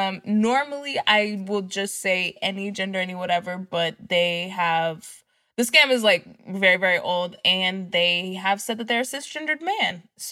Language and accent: English; Dallas, Texas, United States; Okay, H-Town, I'm from Dallas. Shut it down.